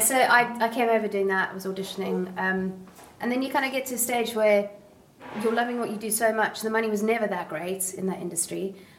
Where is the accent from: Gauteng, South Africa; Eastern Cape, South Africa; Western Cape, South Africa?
Western Cape, South Africa; Somerset West; I'm from Somerset West in Cape Town, which is quite a small back then. Like, this is a long time ago. It was a small village.